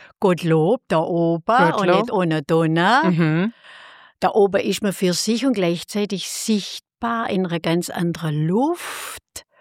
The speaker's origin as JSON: {"language": "German", "town": "Rottenburg am Neckar", "region": "Baden-Württemberg", "country": "Germany", "tie": "born or raised there", "said": "meinem Heimatdorf Himmendorf, wo ich herstamme. Ich komme ja geburtenmäßig vom Neckarvorland. Himmendorf gehört zu Rodenburg am Neckar. Da bin ich aufgewachsen"}